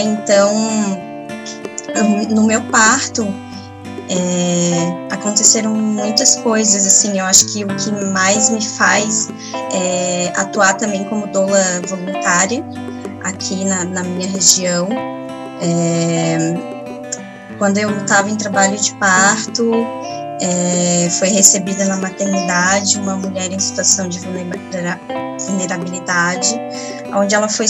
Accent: Palhoça, Santa Catarina, Brazil; eu sou aqui da Palhoça, da região de Grande Floripa

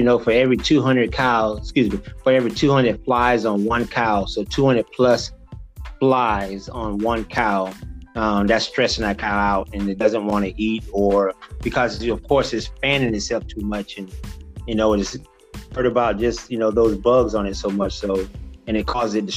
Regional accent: Florida, United States; So growing up in South Florida, and a lot of people don't know it, that Florida is the second largest state that runs cattle. And growing up in Florida, I'm around it all the time.

